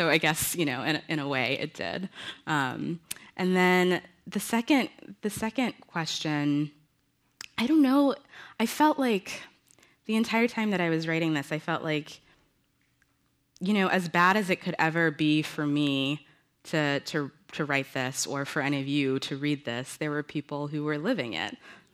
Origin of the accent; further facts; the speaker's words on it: the South, United States; You know, I grew up Pentecostal in the South.